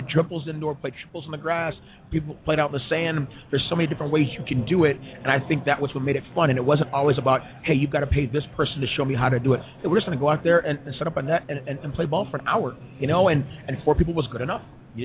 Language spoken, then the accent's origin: English; Evanston, Illinois, United States; Again, same thing coming from Illinois. I'm from Evanston.